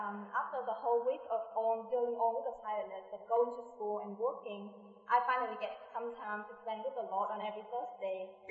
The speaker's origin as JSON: {"language": "English", "country": "Vietnam", "moved": "yes", "lives_now": "United States", "said": "I'm from Vietnam. And almost 4 years ago in 2006, I came here to gain education."}